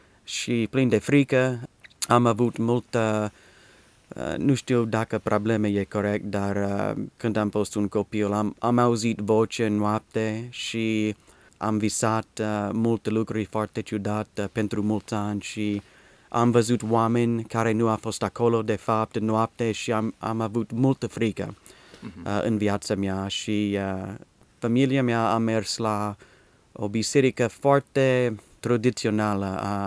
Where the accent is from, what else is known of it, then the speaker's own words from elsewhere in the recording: Dallas, Texas, United States; Romanian is a second language; Sunt Texan, din Dallas, Dallas, Texas. Am fost cunoscut acolo, nu cunoscut, am fost născut acolo în 1970 și majoritatea de viața mea am fost acolo. Și am fost, cum se zice, crescut. Ca și un creștin